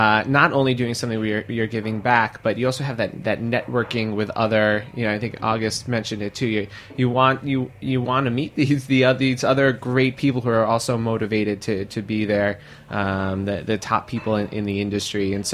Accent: New York City, New York, United States; I grew up in New York City and went to public school and was on free and reduced cost lunch and breakfast.

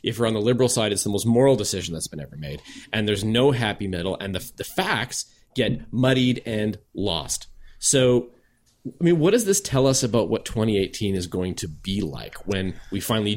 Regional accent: Alberta, Canada; I'm from Alberta.

